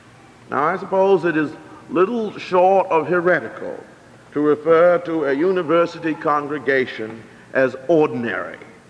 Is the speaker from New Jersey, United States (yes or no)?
no; Plymouth, Massachusetts, United States; You probably don't know that I come from Plymouth, Massachusetts.